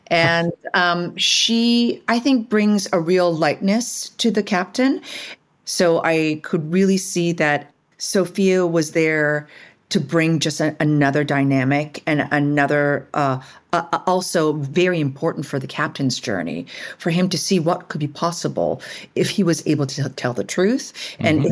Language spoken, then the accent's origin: English; Canada; We're both Canadian.